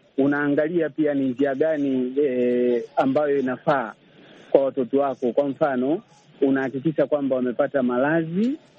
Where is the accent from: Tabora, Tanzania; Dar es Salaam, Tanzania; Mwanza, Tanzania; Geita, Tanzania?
Geita, Tanzania; Chato; mimi natokea Chato, Tanzania.